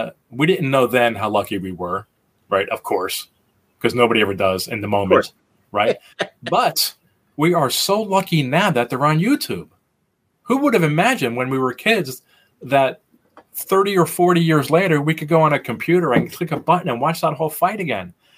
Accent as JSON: {"language": "English", "region": "New Jersey", "country": "United States", "tie": "born or raised there", "said": "I grew up in New Jersey, in New Jersey, central New Jersey."}